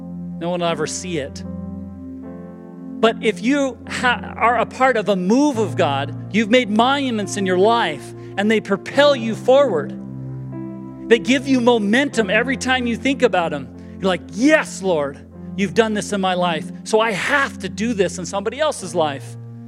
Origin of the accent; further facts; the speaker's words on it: Idaho, United States; We're from Idaho, so we know how to eat potatoes here.